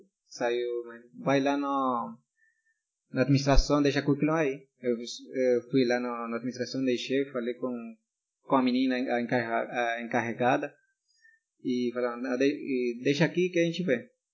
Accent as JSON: {"language": "Portuguese", "region": "Lima", "country": "Peru", "second_language": "Portuguese", "said": "Agora tenho 25, né? Praticamente estou na cozinha já faz 8 anos. E todo o tempo eu trabalhei em Lima. Sou de Lima."}